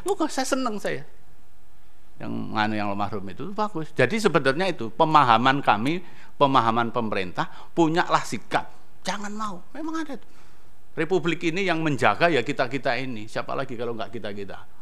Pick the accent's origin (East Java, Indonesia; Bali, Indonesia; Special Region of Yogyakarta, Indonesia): East Java, Indonesia; Surabaya; bahasanya kurang santun ini karena saya besar di Surabaya, jadi kurang pas ini, banyak dekat dengan orang Madura itu.